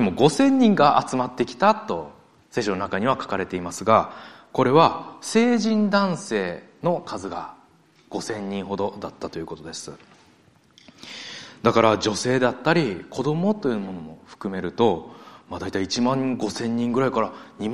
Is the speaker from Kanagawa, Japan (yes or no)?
no; Osaka, Japan; 私大阪出身ですので